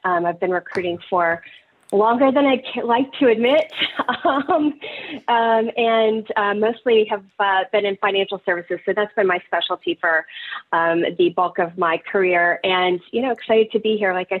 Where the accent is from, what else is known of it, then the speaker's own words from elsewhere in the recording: Texas, United States; I am originally from West Texas.